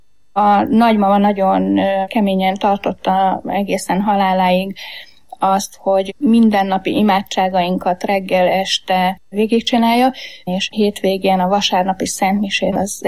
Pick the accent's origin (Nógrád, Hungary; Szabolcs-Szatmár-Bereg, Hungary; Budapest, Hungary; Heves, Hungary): Heves, Hungary; born there